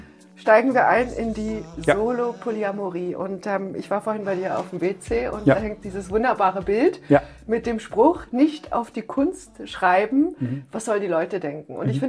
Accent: Berlin, Germany; ich bin aus Berlin

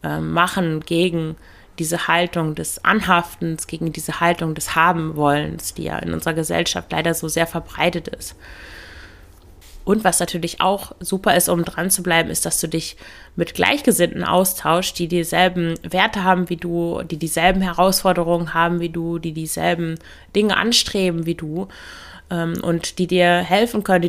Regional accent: Lower Saxony, Germany; Ich komme ja aus dem Emsland, da gibt es nicht viel zu shoppen, zumindest damals gab es da nichts.

